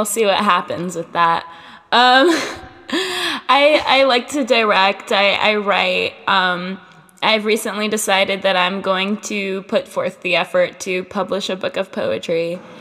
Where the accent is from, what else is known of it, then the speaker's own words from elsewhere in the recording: Miami, Florida, United States; now in Boston, United States; And I live in Boston. And I'm originally from Miami.